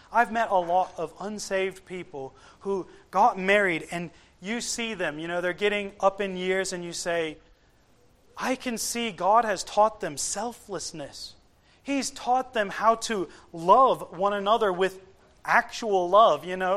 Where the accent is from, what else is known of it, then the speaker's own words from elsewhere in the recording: Virginia, United States; She was raised in Wagga. I grew up mostly in Virginia.